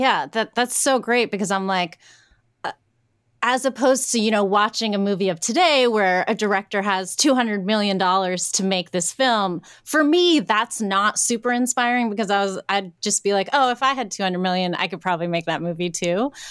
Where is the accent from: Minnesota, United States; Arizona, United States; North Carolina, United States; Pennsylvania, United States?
Pennsylvania, United States; Greensburg; We actually shot in Greensburg, which is my hometown.